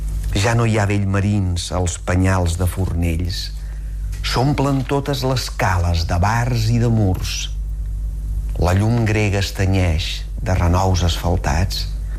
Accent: Balearic Islands, Spain; Perquè tracta de ser una defensa de la meva terra, de la meva illa, que és Menorca, i de la meva llengua.

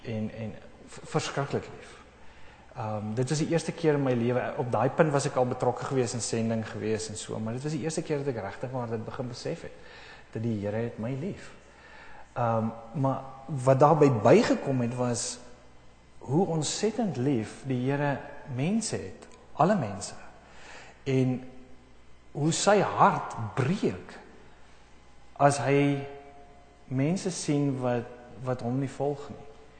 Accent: Centurion, Gauteng, South Africa; also born or lived in Bloemfontein; now in Canada; Ek het groot geword in Centurion, gebore in Bloemfontein. En het toe in Sudan gaan werk in Khartoum.

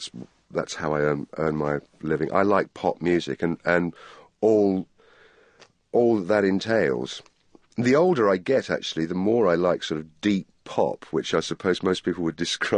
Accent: England, United Kingdom; And I'm English as well, so I have a that sort of sensibility.

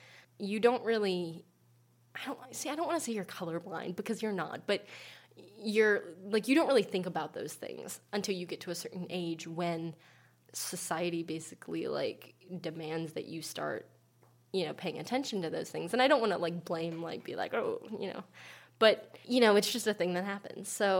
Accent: China; now in United States; I have some really, really close family friends that I've known for literally since I came from China.

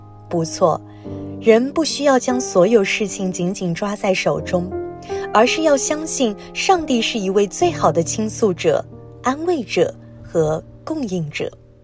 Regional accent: Hong Kong; 小时候，我在香港长大，家中有七个兄弟姊妹

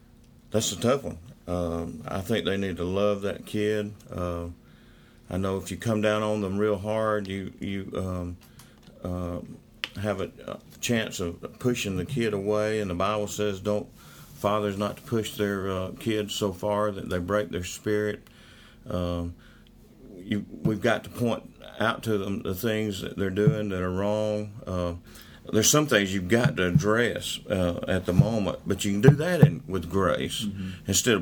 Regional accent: Birmingham, Alabama, United States; I was raised in Birmingham, Alabama, in the suburb of Birmingham, Pleasant Grove, Alabama.

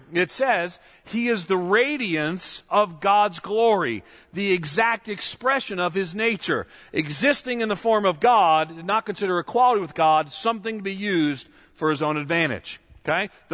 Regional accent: Long Island, New York, United States; You know, I was born and reared outside of New York City. I've mentioned before in Long Island.

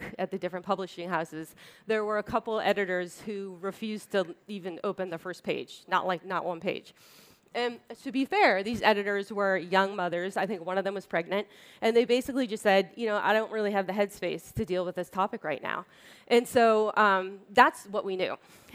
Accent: Massachusetts, United States; I grew up 12 miles outside of Boston in a triple-decker, middle apartment. We always had family living with us.

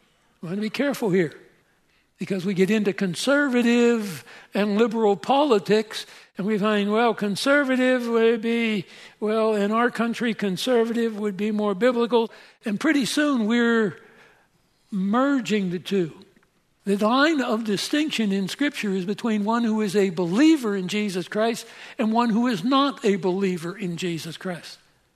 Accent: Pennsylvania, United States; Now, I'm from Pennsylvania. And we have Amish country there in Lancaster, Pennsylvania.

